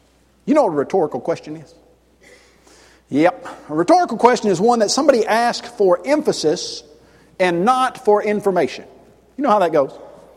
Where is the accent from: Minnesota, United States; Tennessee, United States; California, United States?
Tennessee, United States; Columbia; There was a congregation close to my hometown, Columbia, Tennessee